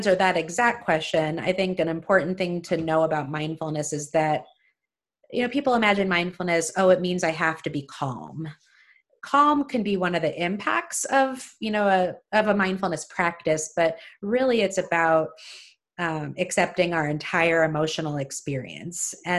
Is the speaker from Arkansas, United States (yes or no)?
no; New York City, New York, United States; I'm from New York City too, like Amanda, and I surprised him with pizza all the way from Brooklyn.